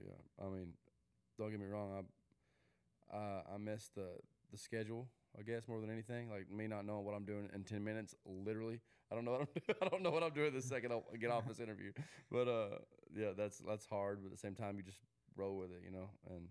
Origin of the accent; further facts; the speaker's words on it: Manville, Tennessee, United States; Manville, Tennessee, which is about an hour and a half southeast of Nashville. I grew up on a tree farm, so I fell in love with the country sitting on a tractor, like seriously, like that.